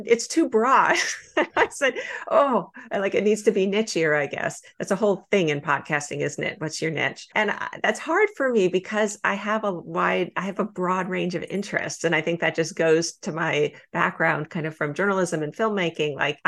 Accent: California, United States; also born or lived in New York; I'm a Californian originally, and I wanted to move back to California. I moved to LA, even though I'm from the Bay Area.

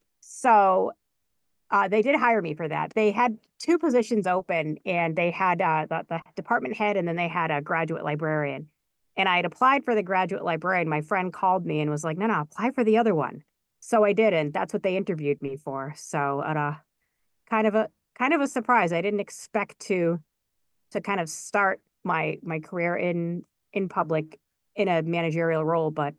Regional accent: Massachusetts, United States; now in Worcester, United States; But I grew up outside of Boston, and I went to college in Worcester at Worcester State, and I just kind of fell in love with the city. I'm not a suburbanite, and I never left.

